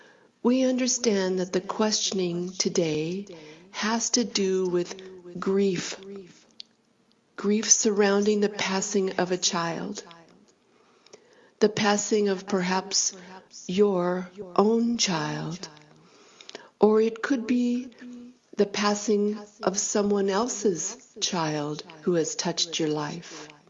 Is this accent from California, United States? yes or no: yes; San Clemente, California, United States; I offer these services in my hometown actually, in San Clemente, California